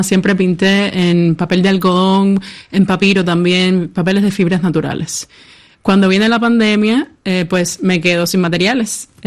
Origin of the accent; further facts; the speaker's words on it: Havana, Cuba; con fibras que pudiera conseguir en La Habana, que es de donde soy, donde vivo.